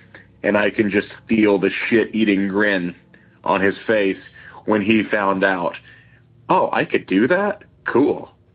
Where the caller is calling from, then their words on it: Indianapolis, Indiana, United States; Hey, guys. This is … I'm calling from Indianapolis.